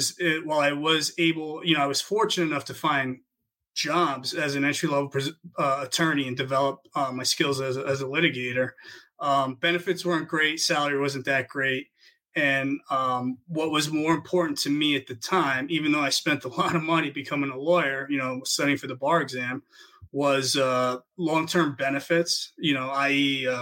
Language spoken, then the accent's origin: English; New York City, New York, United States; also born or lived in New Jersey; I'm originally from New York City. I grew up, born and raised in the Bronx, New York. My family eventually moved into the suburbs of New Jersey, where I went to high school.